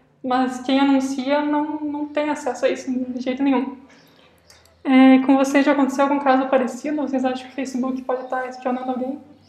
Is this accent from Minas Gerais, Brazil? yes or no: no; Santa Catarina, Brazil; Aí na mesma semana eu recebi um anúncio de uma loja física lá na minha cidade de Santa Catarina, falando de promoção de mouse sem fio.